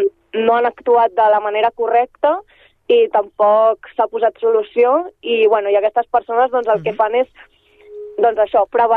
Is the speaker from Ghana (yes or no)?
no; Sabadell, Catalonia, Spain; Nosaltres som de Sabadell i per això ho hem fet a Sabadell